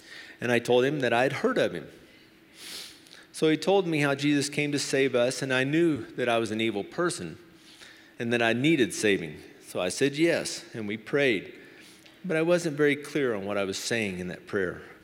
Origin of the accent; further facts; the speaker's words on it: United States; I am an American, so I'm a Christian, right?